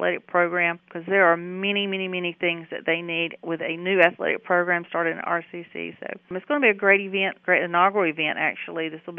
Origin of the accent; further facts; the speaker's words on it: North Carolina, United States; I am a local from Robison County. I went to East Carolina University and graduated with a degree in business marketing.